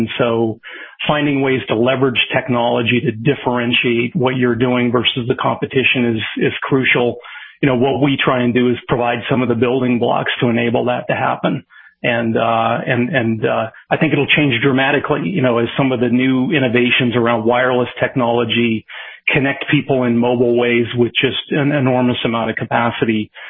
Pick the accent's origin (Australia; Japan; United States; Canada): Canada; I grew up in Canada on a small farm outside of a small town in the middle of the country.